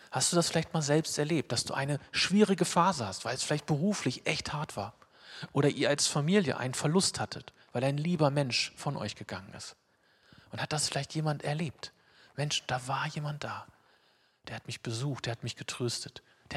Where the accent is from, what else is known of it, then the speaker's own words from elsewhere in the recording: Wolfenbüttel, Lower Saxony, Germany; saß ich in so einem Park da in Wolfenbüttel, wo ich aufgewachsen bin.